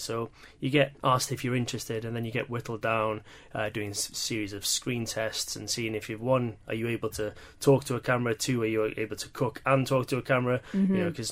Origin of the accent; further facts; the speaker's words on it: Wales, United Kingdom; I'm not from around here. I'm from North Wales.